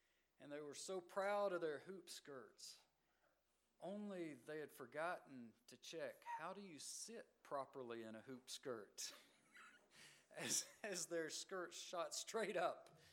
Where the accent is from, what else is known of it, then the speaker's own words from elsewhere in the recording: Georgia, United States; I remember growing up in Georgia, looking out over the fields with the terraces out front of my great aunt's farmhouse they lived in.